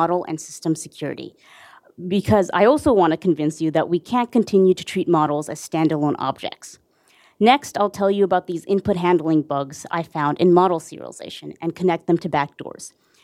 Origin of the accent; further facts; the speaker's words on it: Queens, New York, United States; and I'm originally from Queens, as I said.